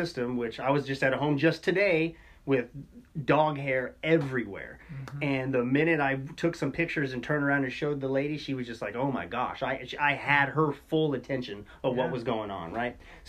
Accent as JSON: {"language": "English", "region": "Arizona", "country": "United States", "said": "I'm originally from Arizona"}